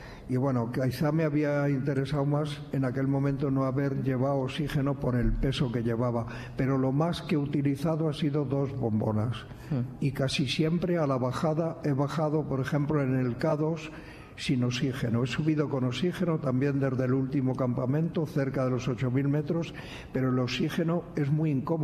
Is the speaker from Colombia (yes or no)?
no; Madrid, Community of Madrid, Spain; also born or lived in Ávila; Yo nací en Ávila, aunque viví siempre en Madrid